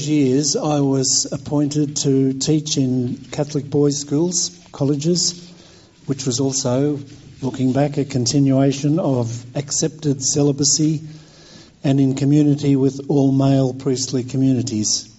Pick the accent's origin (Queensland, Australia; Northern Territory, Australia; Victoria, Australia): Victoria, Australia; also born or lived in Ballarat; I was born in Ballarat. over in Victoria. I went to school in Melbourne and Geelong. Mum was Irish, and with Dad, they were very, very good Catholics.